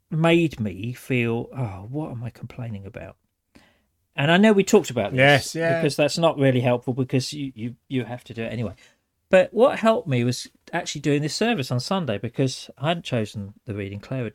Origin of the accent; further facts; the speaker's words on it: England, United Kingdom; One, just I'm English and you have it built into the DNA.